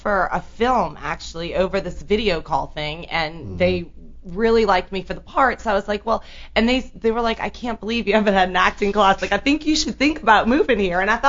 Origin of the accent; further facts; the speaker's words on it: the South, United States; accent: southern; Yeah, I still feel like I kind of have an accent. I work on my accent.